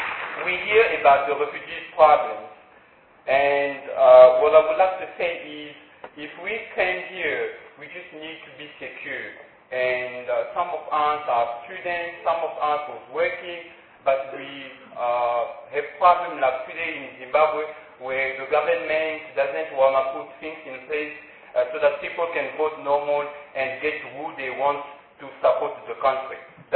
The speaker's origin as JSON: {"language": "English", "country": "Republic of the Congo", "moved": "as an adult", "lives_now": "South Africa", "said": "I'm from Congo, Brazzaville."}